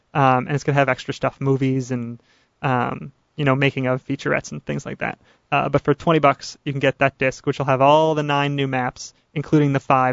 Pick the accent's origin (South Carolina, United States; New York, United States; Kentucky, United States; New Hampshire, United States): New Hampshire, United States; I'm from New Hampshire, and I know what it's like over there.